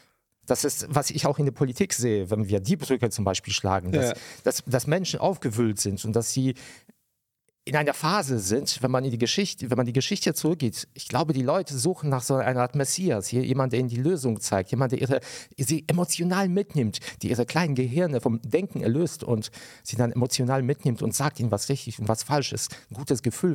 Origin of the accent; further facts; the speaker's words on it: Poland; now in Germany; Ich bin in Polen geboren worden, dann kamen wir nach Deutschland.